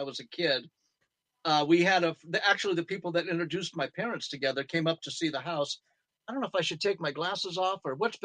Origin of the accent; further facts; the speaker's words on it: Glendale, California, United States; When I was a little kid, I grew up in Glendale, California, and we had a really bitchin' porch that we would sit on hot nights.